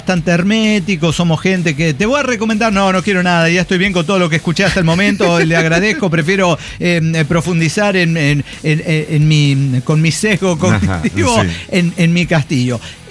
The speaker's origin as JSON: {"language": "Spanish", "region": "Santander", "country": "Colombia", "said": "Es porque soy, pero soy de Santander, póngame música santanderiana"}